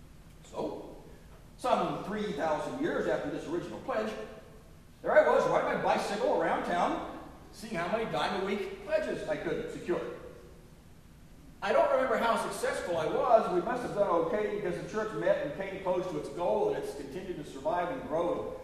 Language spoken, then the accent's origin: English; West Virginia, United States; For when my hometown, Southern West Virginia Baptist Church, conducted an every member canvas, I mean, they meant every member.